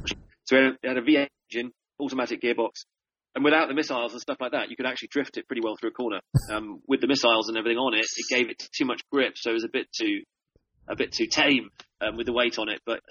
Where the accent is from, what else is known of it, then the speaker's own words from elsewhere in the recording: California, United States; I grew up in California, and when Star Wars was first came out